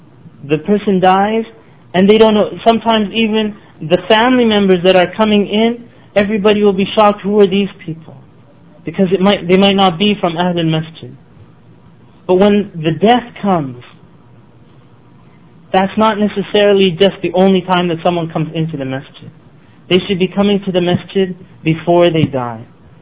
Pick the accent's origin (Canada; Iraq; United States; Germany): Canada; If you go to Canadian children, they might know Islam better than American children. I'm from Canada, that's why I mean.